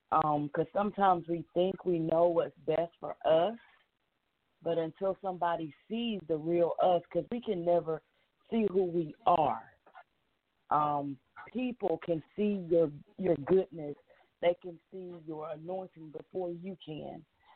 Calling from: Monroe, Georgia, United States; I'm calling from Monroe, Georgia.

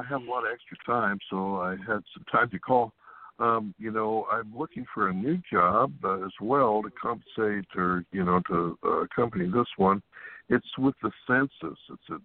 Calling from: California, United States; from California.

